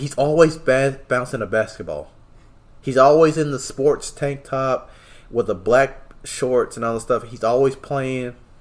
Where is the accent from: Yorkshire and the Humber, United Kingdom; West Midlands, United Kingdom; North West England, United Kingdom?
West Midlands, United Kingdom; Birmingham; I'm from Birmingham.